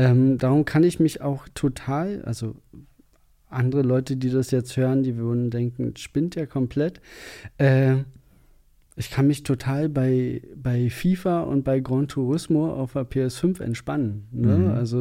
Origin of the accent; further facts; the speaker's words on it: Hohen Neuendorf, Brandenburg, Germany; also born or lived in Oranienburg; now in Berlin, Germany; wurde in Oranienburg geboren und habe meine Kindheit im Speckgürtel von Berlin verbracht, Hohenneuendorf, Bückenwerder, Boxhof, dort so die Ecke.